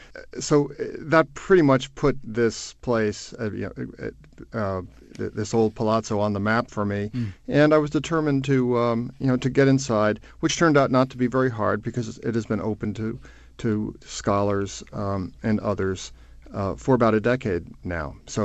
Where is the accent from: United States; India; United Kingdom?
United States; I am a Catholic and I am an American